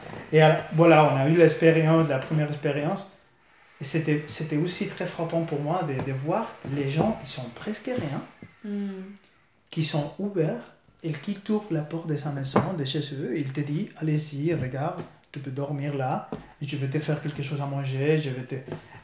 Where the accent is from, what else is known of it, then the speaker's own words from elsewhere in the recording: Spain; je devais choisir entre rentrer chez moi en Espagne ou partir à la rencontre de ma copine